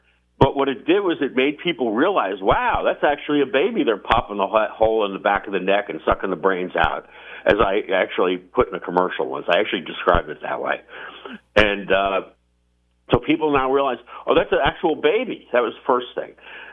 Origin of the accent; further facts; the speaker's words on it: Georgia, United States; I grew up in Georgia, right? I could never be a Republican. That's the party that burned my state.